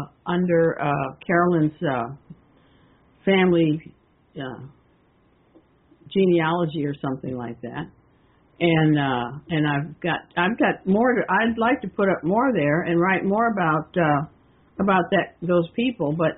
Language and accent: English; Illinois, United States; this town, which is my hometown in Illinois